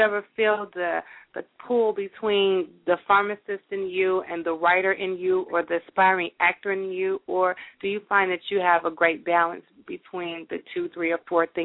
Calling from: Houston, Texas, United States; It's my first time tuning in. I'm calling from Houston

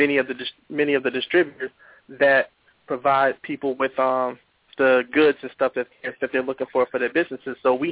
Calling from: Chicago, Illinois, United States; Yeah, Sally, I'm calling in from Chicago.

